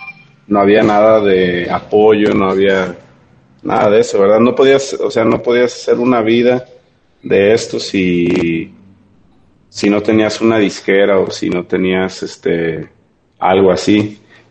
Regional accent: El Grullo, Jalisco, Mexico; yo soy originario del Grullo, Jalisco, y fue ahí donde comencé a hacer música.

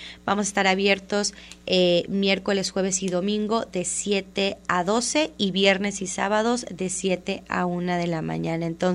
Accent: Guadalajara, Jalisco, Mexico; como tapatíos

